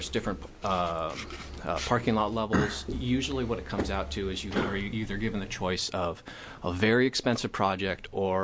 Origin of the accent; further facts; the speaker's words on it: Oregon City, Oregon, United States; from Oregon City